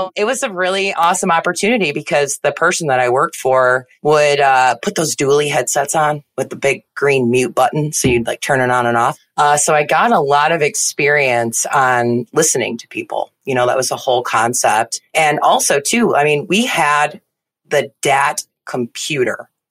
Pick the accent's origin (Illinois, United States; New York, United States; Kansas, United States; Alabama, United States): Illinois, United States; Naperville; I grew up in Naperville, Illinois. It just seems to be one of those anchor points for Illinois.